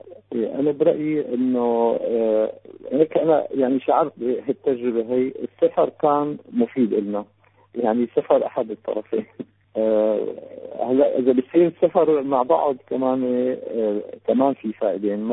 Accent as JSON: {"language": "Arabic", "town": "Damascus", "region": "Damascus Governorate", "country": "Syria", "said": "ونحن من دمشق. علاقة الزواج يعني من ربع قرن، حوالي أكثر من 25 سنة متزوجين الحمد لله."}